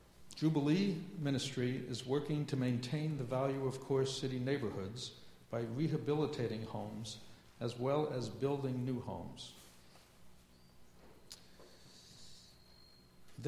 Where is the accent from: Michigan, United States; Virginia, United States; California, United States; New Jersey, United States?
New Jersey, United States; Paterson; I grew up in Paterson, New Jersey, living in a house my grandfather built.